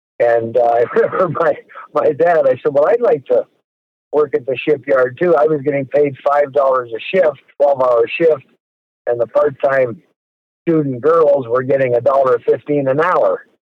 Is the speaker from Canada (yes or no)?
yes; Hamilton, Ontario, Canada; born there; Well, I was born in 1954 in Hamilton, Ontario.